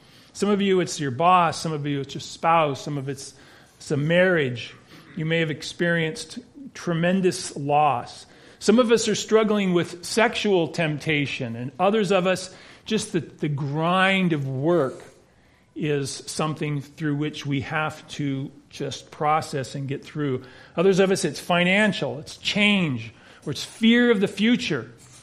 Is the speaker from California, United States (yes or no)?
yes; Los Angeles, California, United States; I don't know if it's the American dream or the way I was raised in Los Angeles, however that looks